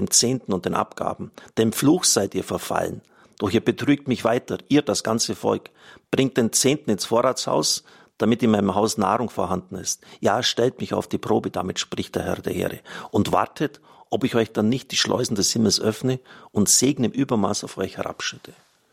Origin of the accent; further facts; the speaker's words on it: Baden-Württemberg, Germany; born there; Ich bin ein geborener Schwabe.